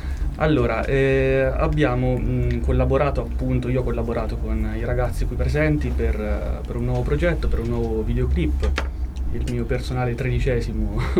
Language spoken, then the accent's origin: Italian; Tavernelle, Umbria, Italy; Io sono di Tavernello originario, quindi diciamo quasi confinante.